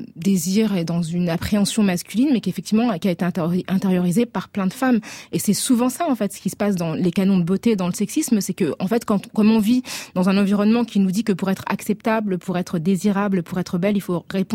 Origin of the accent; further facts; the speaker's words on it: Paris, Île-de-France, France; Et je suis l'une d'elles, je suis née à Paris, j'y ai grandi